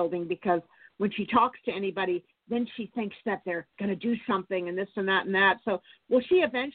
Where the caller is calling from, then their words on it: California, United States; I'm from California.